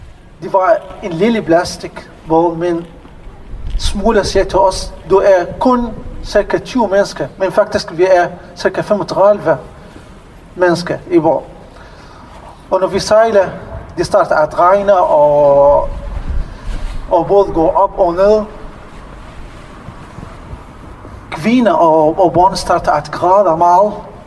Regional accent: Syria; Danish is a second language; now in Denmark; jeg kommer fra Syrien. Jeg har været i Danmark cirka 3,5 år. Faktisk kommer jeg fra Syrien.

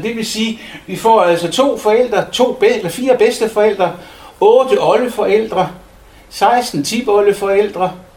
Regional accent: North Denmark Region, Denmark; jeg er fra Nørrejylland, specielt fra Vendsyssel

